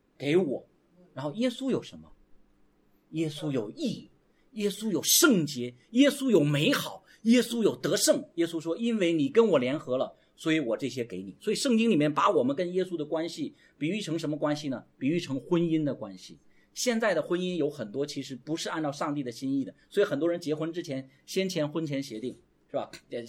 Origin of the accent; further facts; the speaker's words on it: China; 因为我们中国人考试特别厉害，是吧？我们中国人特别会考试